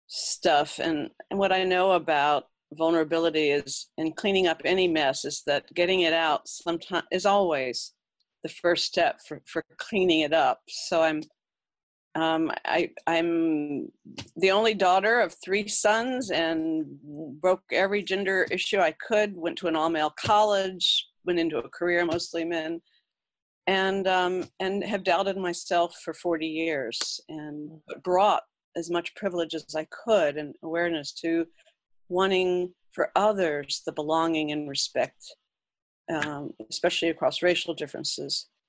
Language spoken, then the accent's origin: English; Washington, District of Columbia, United States; And I'm from the Washington, D.C. area, states.